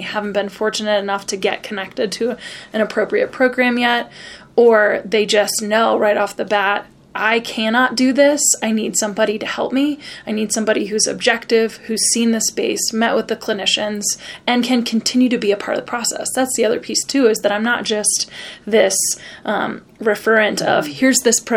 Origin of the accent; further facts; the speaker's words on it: East Coast, United States; now in Colorado, United States; I mean, I grew up on the East Coast, and so that is still instilled, right?